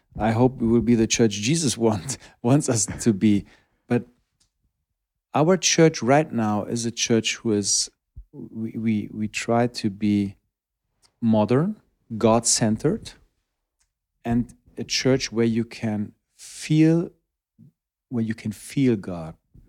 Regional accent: Wolfsburg, Lower Saxony, Germany; It was really hard because then I came home from Fritzlar. I visited home every Friday. It was 200 kilometers, Wolfsburg to Fritzlar.

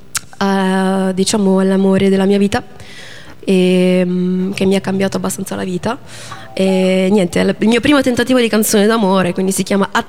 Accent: Milan, Lombardy, Italy; anche se io sono di Milano

